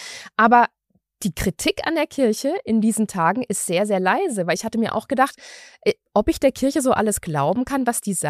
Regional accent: West Germany, Germany; ich komme aus Westdeutschland. Selbstverständlich war ich in der Kirche. Aber ich bin auch ausgetreten.

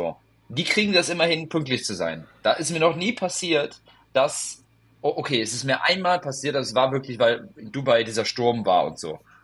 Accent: Cologne, North Rhine-Westphalia, Germany; ich als Kölner aufgewachsen, zwischen ganz vielen Türken

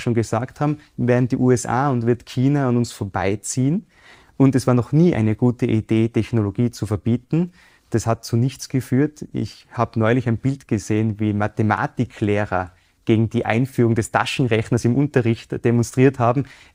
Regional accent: Innsbruck, Tyrol, Austria; Ich bin in Innsbruck aufgewachsen.

